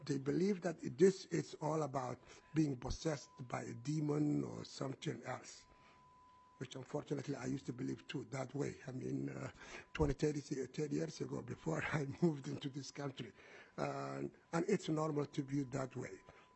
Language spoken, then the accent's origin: English; Somalia; English is a second language; now in United States; I'm originally from Somalia